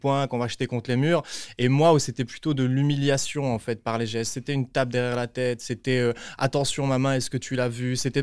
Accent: Liège, Wallonia, Belgium; now in Brussels, Belgium; Je suis liégeois, Liège, mais je vis à Bruxelles pour l'instant.

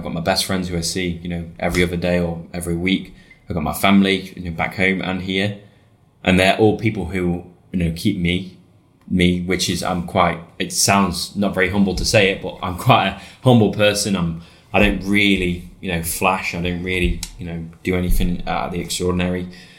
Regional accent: United Kingdom; I am who I am and I'm British.

